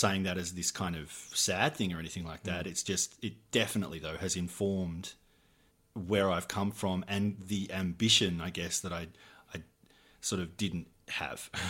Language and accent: English; Maryborough, Victoria, Australia; also born or lived in Frankston; I was born in Frankston 42 years ago, raised by a single mum and my grandma. Moved to the country and went to high school in Maryborough in the heart of Victoria, which is the place I tell people I come from, even though I only lived there for 8 years or so.